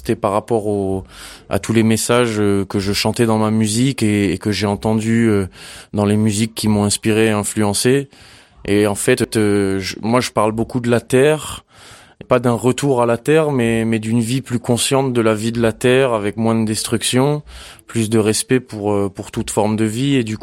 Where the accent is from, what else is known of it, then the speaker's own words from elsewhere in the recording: Nouméa, New Caledonia; parce qu'en grandissant en Nouvelle-Calédonie, même si moi j'ai grandi en ville, tu vois, donc j'étais la ville de Nouméa